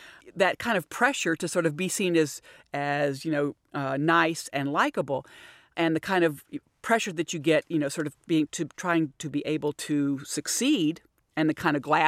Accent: the South, United States; I grew up in the South, and it was very clear that, you know, I shouldn't be too aggressive or demanding.

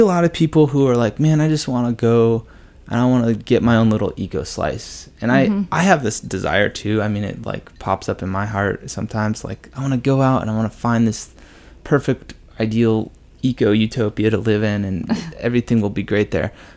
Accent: Olympia, Washington, United States; I'm from the West Coast.

